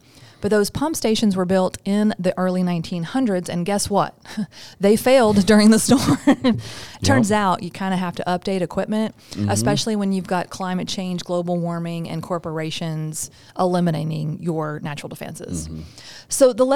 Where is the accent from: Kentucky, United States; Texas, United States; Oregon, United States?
Kentucky, United States; So I would say New Orleans because I'm from Kentucky, but they say New Orleans.